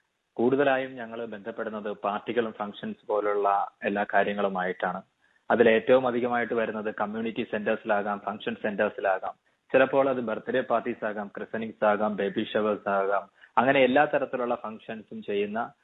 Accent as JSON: {"language": "Malayalam", "region": "Kerala", "country": "India", "said": "5 വർഷത്തിന് മുമ്പ് ഞാൻ മലയാളികളുടെ ഒരു ട്രെൻഡ് നമ്മുടെ കേരളത്തിലുള്ളവരുടെ നോക്കിയപ്പോൾ"}